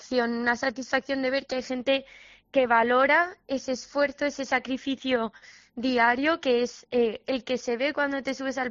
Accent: Aragon, Spain; Yo encantadísima de además poder hacerlo en mi tierra, en Aragón

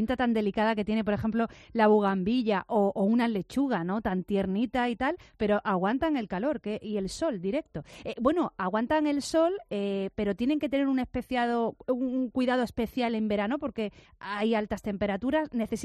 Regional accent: Álora, Andalusia, Spain; Que yo soy de Álora

